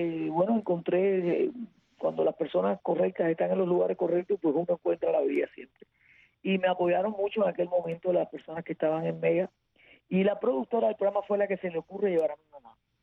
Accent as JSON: {"language": "Spanish", "country": "Cuba", "said": "lo que yo creía como mujer y como cubana y como todo, como artista."}